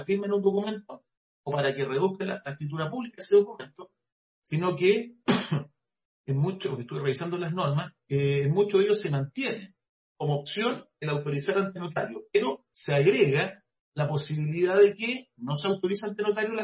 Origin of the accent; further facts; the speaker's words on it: Valparaíso, Chile; Yo vengo de Valparaíso.